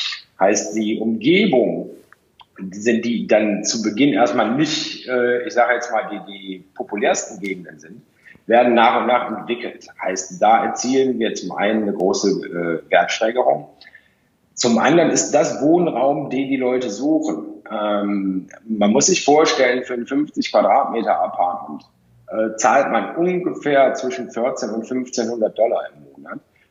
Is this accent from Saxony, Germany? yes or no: no; Cologne, North Rhine-Westphalia, Germany; moved away; ich komme ja aus Köln ursprünglich